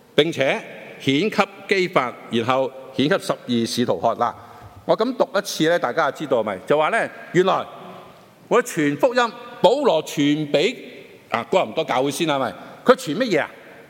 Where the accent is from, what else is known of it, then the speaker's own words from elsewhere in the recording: China; 就是跟我们中国人来讲，跟我们